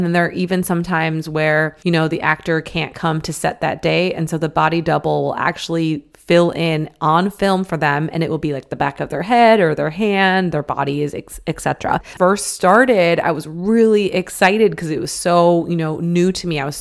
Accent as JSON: {"language": "English", "region": "Michigan", "country": "United States", "tie": "born or raised there", "moved": "as an adult", "lives_now": "Los Angeles, United States", "said": "I grew up in Michigan, and a lot of my gifts I developed, you know, as early as 14 when I crossed over my first ghost."}